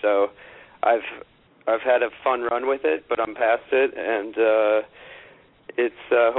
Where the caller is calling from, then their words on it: Manhattan, New York, United States; Right in Manhattan, in the heart of good old Midtown East.